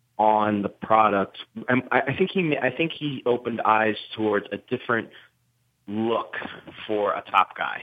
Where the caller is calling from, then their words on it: New Jersey, United States; from New Jersey.